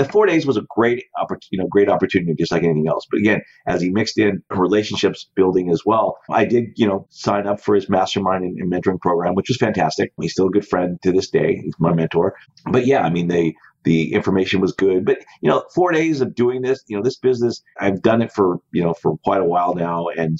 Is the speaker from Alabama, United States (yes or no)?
no; Colorado, United States; So I grew up in Colorado. My father owned restaurants. My mom owned a catering service.